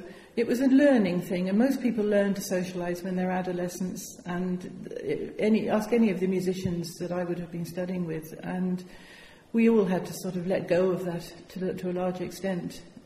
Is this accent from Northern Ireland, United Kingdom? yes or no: no; Bristol, South West England, United Kingdom; moved away as an adult; now in London, United Kingdom; I came from Bristol in the West Country of England, and I lived there until I was 18 when I had a place at the Royal Academy of Music in London. So when I was 18 I moved to London